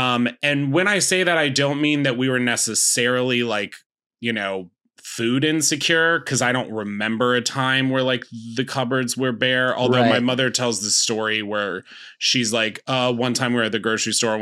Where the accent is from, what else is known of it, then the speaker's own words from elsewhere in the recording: Northeast, United States; I like to tell people I am from the Northeast.